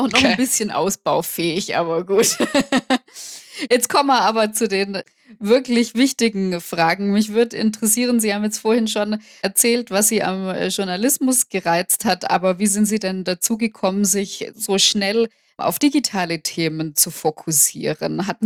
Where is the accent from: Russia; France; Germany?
Germany; Baden-Württemberg; ich bin Schwäbin, ich kann Schwäbisch.